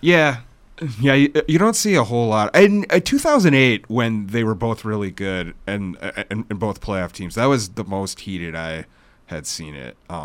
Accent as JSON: {"language": "English", "town": "Prairie du Chien", "region": "Wisconsin", "country": "United States", "tie": "born or raised there", "lives_now": "Racine, United States", "said": "I grew up in Prairie du Chien, Wisconsin, over on the other side of the state."}